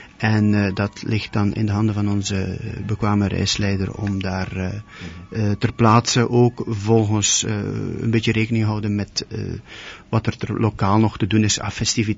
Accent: Flanders, Belgium; Qua keuken, want daar zijn we als Vlamingen toch wel erg benieuwd naar eigenlijk.

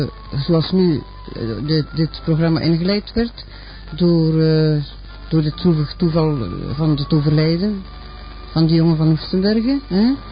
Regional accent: Maldegem, East Flanders, Belgium; also born or lived in Adegem; dat ik mijn jeugd niet in Maldegem en in Adegem dus geleefd

